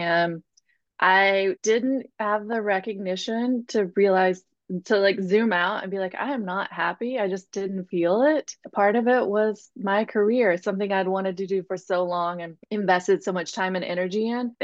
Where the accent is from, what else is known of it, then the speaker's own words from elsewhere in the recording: Tennessee, United States; So I grew up in East Tennessee.